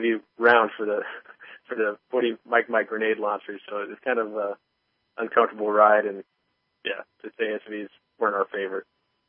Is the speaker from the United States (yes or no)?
yes; San Jose, California, United States; Well, I'm from San Jose, California. I'm from a pretty metropolitan area. You know, it's a pretty, pretty dense city. We got a million people here.